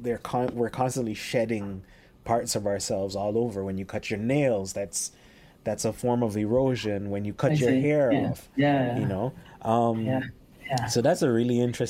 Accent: Jamaica; moved away as an adult; also born or lived in Haiti; now in Montreal, Canada; I moved here when I was 20 and I've been here in Montreal for 22 years. So I understand there's a huge difference between growing up in Jamaica and Haiti and like living here in Montreal.

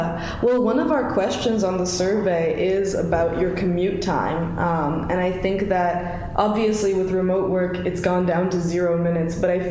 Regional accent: Kitchener, Ontario, Canada; I was born in Canada, but in Kitchener. So, Ontario, my family, my mom and my big sister were naturalized Canadian citizens, and I was born here. So I'm second gen, I guess that makes me.

